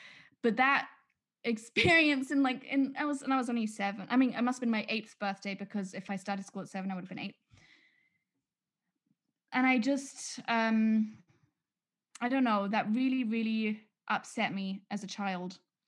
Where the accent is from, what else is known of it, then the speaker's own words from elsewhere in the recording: Germany; I don't know if this is everywhere or if this was a German thing, but growing up in Germany, if it was your birthday, you were supposed to bring a cake to school